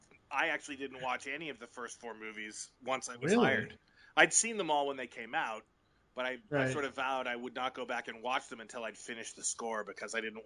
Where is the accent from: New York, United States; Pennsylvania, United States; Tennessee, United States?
New York, United States; I grew up in upstate New York, outside the capital city of Albany, in a tiny town called Voor